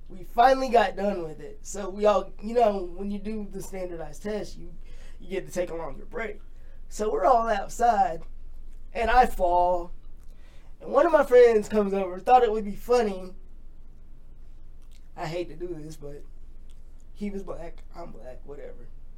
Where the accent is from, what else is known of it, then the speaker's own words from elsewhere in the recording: Alaska, United States; also born or lived in Seattle; Both my parents were stationed in Alaska. Like, they went from D.C. to Alaska, and then they ended up having me in Seattle